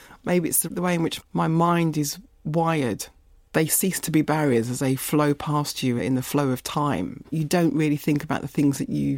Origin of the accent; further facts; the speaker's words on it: Barbados; accent: Bajan; At school, when I first started, my Bajan accent was much stronger.